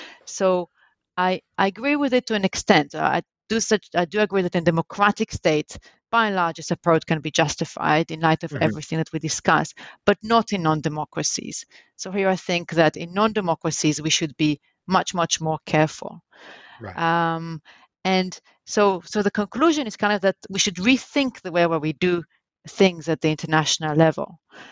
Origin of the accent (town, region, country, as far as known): Israel; born or raised there